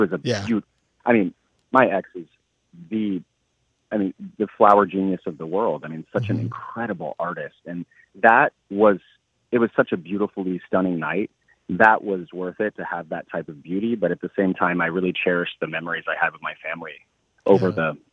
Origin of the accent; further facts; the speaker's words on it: Kansas, United States; I have tried very hard to be a fancy person, a Hollywood person, and I'm from Kansas